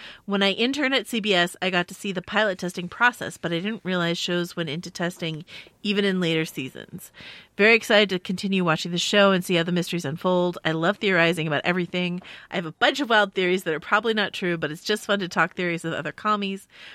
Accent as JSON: {"language": "English", "region": "West Coast", "country": "United States", "said": "So, I'm the villain because I am from the West Coast and we eat Red Vines, not Twizzlers."}